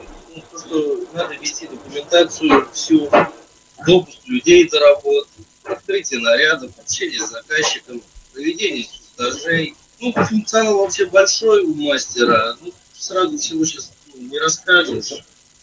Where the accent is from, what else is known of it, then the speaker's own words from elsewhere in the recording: Astrakhan, Astrakhan Oblast, Russia; Еду в Астрахань, в родной город.